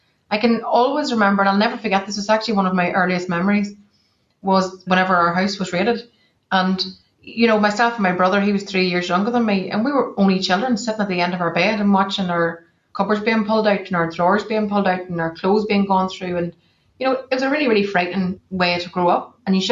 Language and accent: English; Northern Ireland, United Kingdom; And for me, growing up in County Tyrone, a lovely part of the world, might I add